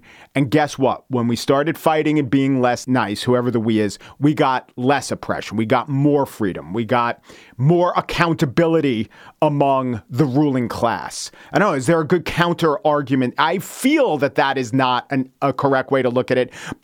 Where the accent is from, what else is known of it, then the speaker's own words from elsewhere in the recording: New York, United States; accent: New York; Yeah, I had to quash my New York accent some of the time at NPR.